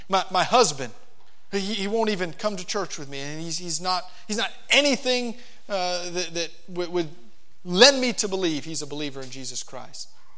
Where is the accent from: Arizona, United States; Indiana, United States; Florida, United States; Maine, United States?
Florida, United States; moved away; I'm not from the Midwest originally. Since I'm from Florida, I don't have to be a Cubs fan or a Cardinals fan.